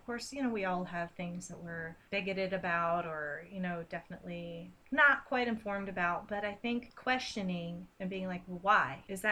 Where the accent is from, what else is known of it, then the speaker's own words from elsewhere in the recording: Bible Belt, United States; we were raised in the Bible Belt.